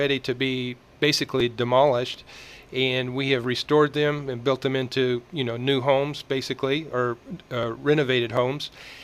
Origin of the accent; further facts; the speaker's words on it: Coffeeville, United States; if you go somewhere and people ask you, well, where are you from? And you say, well, I'm from Coffeeville.